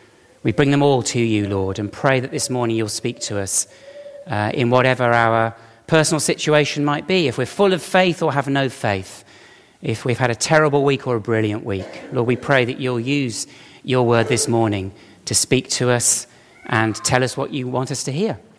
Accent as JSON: {"language": "English", "town": "Birmingham", "region": "West Midlands", "country": "United Kingdom", "tie": "born or raised there", "said": "I'm from Birmingham. You can tell from the accent, can't you? That's where I was brought up there. And I spent my childhood supporting Aston Villa"}